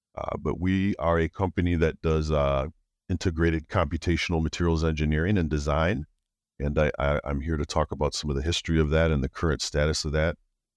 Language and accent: English; Chicago, Illinois, United States; It was at University of Illinois. I'm from Chicago, and I started college a year young.